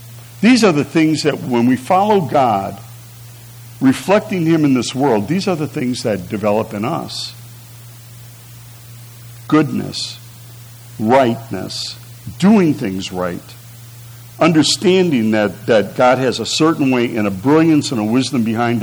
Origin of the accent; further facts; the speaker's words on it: Milwaukee, Wisconsin, United States; I grew up in Milwaukee where we are trained to have bad mouths.